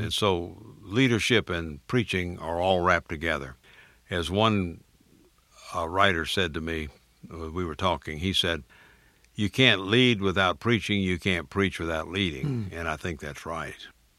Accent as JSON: {"language": "English", "region": "Florida", "country": "United States", "tie": "born or raised there", "said": "I grew up in South Florida in the 30s, and every Sunday morning, my mother and I listened to the radio"}